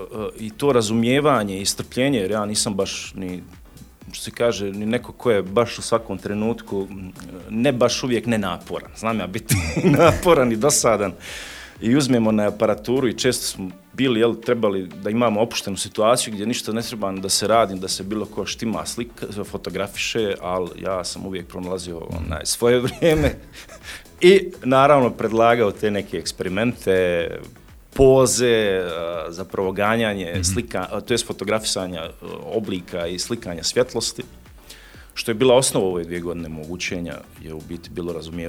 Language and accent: Bosnian; Zenica, Federation of Bosnia and Herzegovina, Bosnia & Herzegovina; ja sam rođeni Zeničanin i sve što mi je srcu blisko u Zenici je.